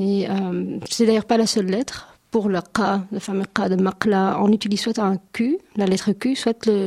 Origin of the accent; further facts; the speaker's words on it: Paris, Île-de-France, France; qu'on peut prononcer un peu comme le R parisien, je viens de Paris